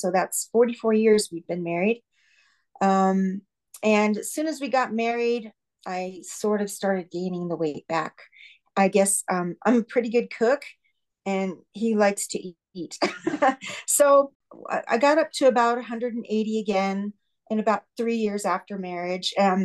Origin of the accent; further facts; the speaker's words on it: California, United States; born there; So I was born in California as a chubby child.